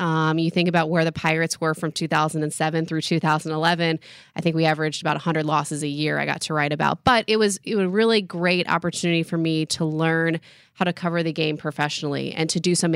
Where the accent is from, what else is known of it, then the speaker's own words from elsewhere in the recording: Atlanta, Georgia, United States; I'm from Atlanta. So obviously got to watch a lot of really good baseball in the 1990s, which was kind of my formative years.